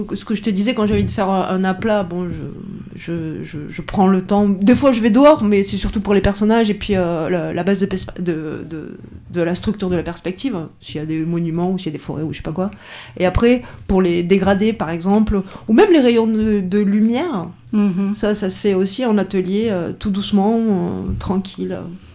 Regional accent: Perpignan, Occitanie, France; born there; moi, je suis née à Perpignan, à côté du quartier gitan qui s'appelle Saint-Jacques.

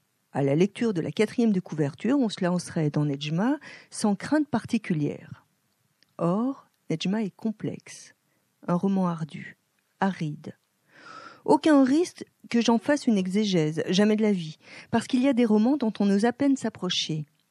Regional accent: France; moved away as an adult; also born or lived in Mozambique; il suffisait que je dise que je suis française, je parlais français, donc on me croyait.

